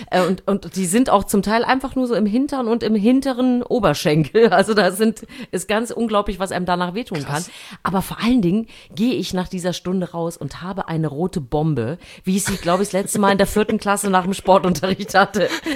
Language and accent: German; East Germany, Germany; ich bin ja im Osten sportlich groß geworden.